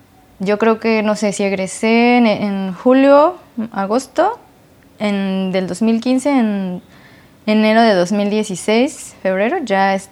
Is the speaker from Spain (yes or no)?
no; Texcoco, State of Mexico, Mexico; Soy de la Ciudad de México, pero pues ahí viví solo cuando era niña, yo creo como hasta los 8 años, y ya de ahí me mudé como a la zona de Texcoco.